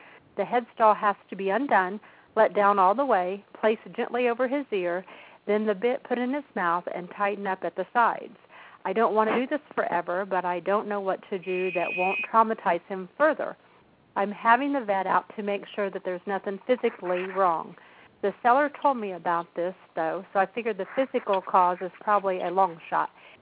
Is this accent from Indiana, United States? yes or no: yes; Shirley, Indiana, United States; I'm your host tonight. And I'm from Shirley, Indiana.